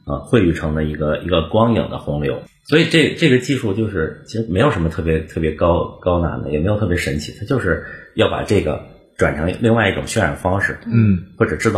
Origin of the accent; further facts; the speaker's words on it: China; 你知道我们中国人有一个问题